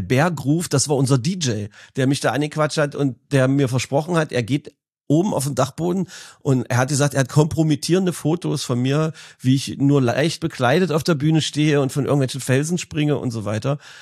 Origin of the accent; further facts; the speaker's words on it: Magdeburg, Saxony-Anhalt, Germany; Wir sind Magdeburger Jungs und wir haben auch in Teilen ein blau-weißes Herz.